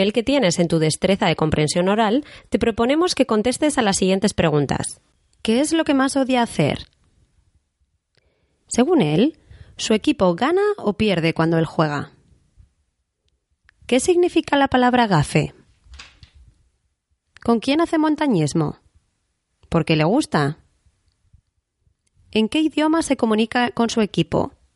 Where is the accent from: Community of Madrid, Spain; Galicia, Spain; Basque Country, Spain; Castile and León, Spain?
Community of Madrid, Spain; Madrid; accent: Madrid; Yo hablo con acento de España, concretamente con acento de Madrid.